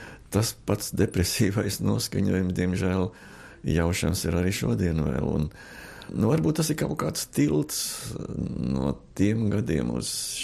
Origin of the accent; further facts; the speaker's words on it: Riga, Latvia; Jo es pats esmu rīdzinieks, tāpat kā Ziemeļnieks un Stabulnieks.